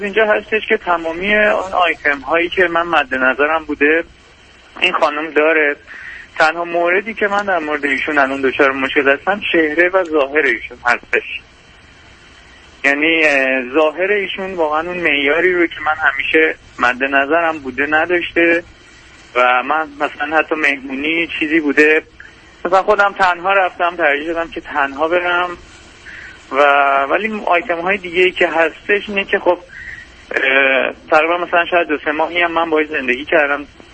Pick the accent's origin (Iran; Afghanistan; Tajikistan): Iran; moved away as an adult; now in Canada; من 34 سالم هستش، مهندس عمران هستم، ساکن کانادا هستم و تقریبا مدت 8-9 ساله که من خارج از ایران هستم، حالا کشورهای مختلف.